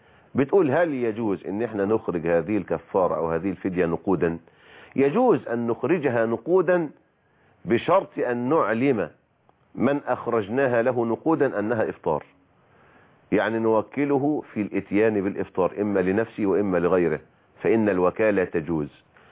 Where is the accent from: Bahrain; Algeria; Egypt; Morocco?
Egypt